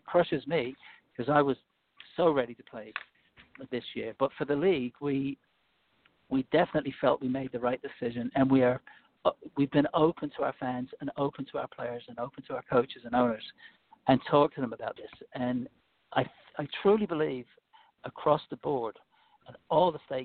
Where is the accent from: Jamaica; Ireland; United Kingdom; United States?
Ireland; accent: English; I'm actually from Ireland. I have a little bit of an English accent because I lived there for a while.